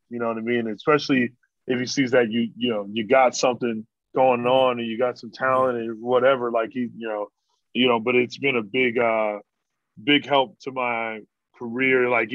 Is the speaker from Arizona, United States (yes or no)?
yes; Mesa, Arizona, United States; So a suburb, Mesa. Yeah, but, like, it's a Phoenix area.